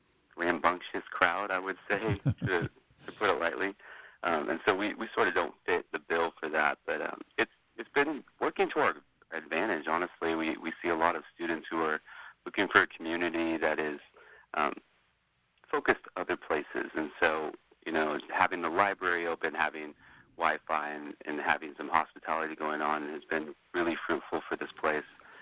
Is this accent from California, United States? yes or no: yes; Redding, California, United States; So I went to college up here back in 2007. I'm originally from Reading.